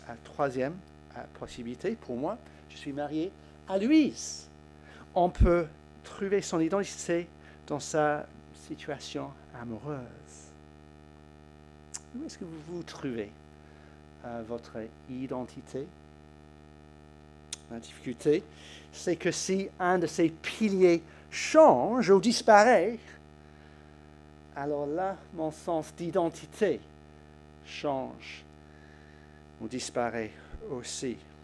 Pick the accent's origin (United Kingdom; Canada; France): United Kingdom; England; Pour moi, je suis anglais, fils de mon père.